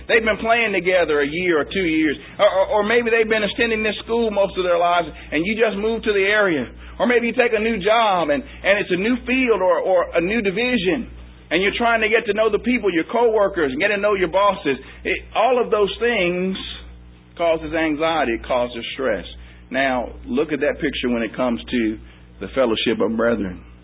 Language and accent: English; St. Louis, Missouri, United States; now in Georgia, United States; I'm from St. Louis, Missouri. I'm here in Georgia. I'm 39 years old.